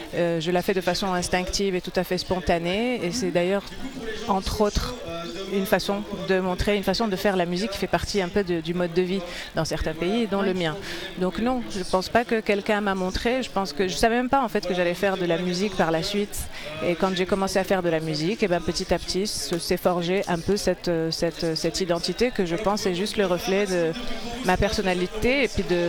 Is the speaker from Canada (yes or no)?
no; Morocco; Je viens du Maroc où je suis née, où j'ai passé toute mon enfance et mon adolescence.